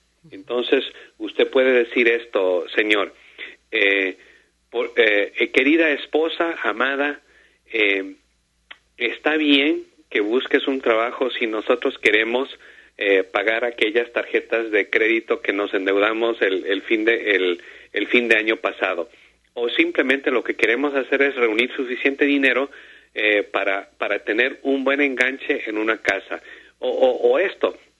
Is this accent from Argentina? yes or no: no; Ecuador; En mi país, el Ecuador, usamos el dólar.